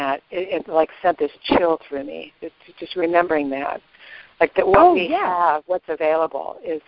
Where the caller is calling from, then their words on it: North Carolina, United States; I'm calling from North Carolina.